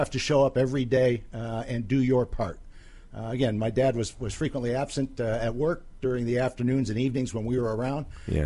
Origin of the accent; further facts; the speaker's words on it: Rochester, New York, United States; I grew up in Rochester, New York on Lake Ontario in the snow belt.